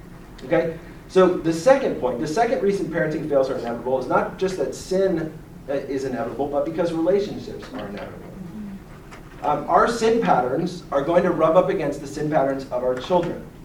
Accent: New Jersey, United States; now in Virginia, United States; No matter how long I live in Virginia, as soon as you find out I've been born in New Jersey

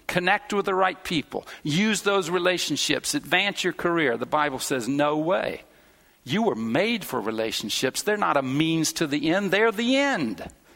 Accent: United States; I'm an American. I'm big on this individualistic. I pulled up my bootstraps.

